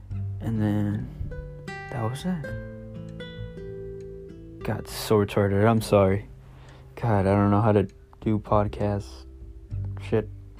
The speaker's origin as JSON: {"language": "English", "region": "California", "country": "United States", "said": "I'm from California."}